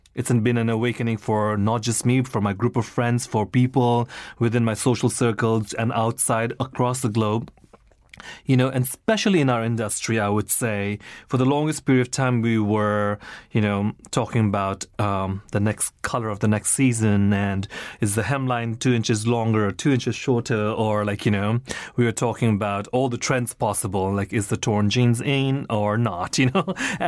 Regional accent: Nepal; also born or lived in Singapore / India / London, United Kingdom / Australia; now in United States; as someone from an underdeveloped country and developing nation, and having lived in, you know, born in Singapore, I grew up in Nepal and India, and I lived in London, Australia before I came here, knowing no one

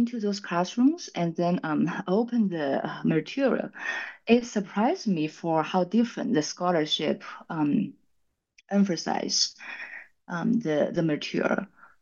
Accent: China; English is a second language; moved away as an adult; now in United States; especially when I came from China and then started my PhD in the States.

